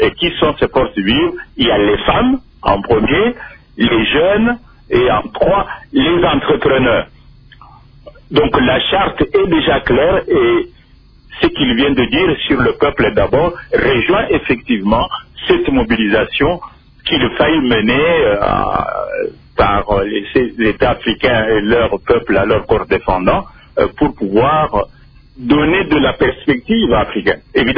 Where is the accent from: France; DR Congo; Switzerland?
DR Congo; quand on est congolais